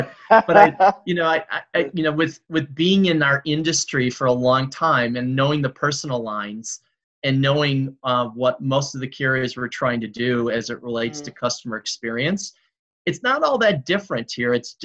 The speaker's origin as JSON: {"language": "English", "region": "Wisconsin", "country": "United States", "tie": "born or raised there", "said": "I'm born and raised in Wisconsin, so okay. it's mandatory. I mean, you'd have to move to Illinois if you didn't like the Packers."}